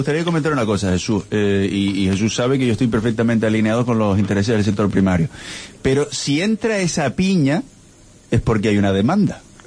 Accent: Canary Islands, Spain; como buenos canarios que somos

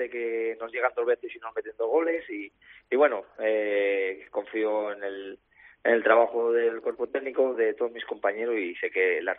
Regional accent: Salamanca, Castile and León, Spain; yo soy de aquí de Salamanca

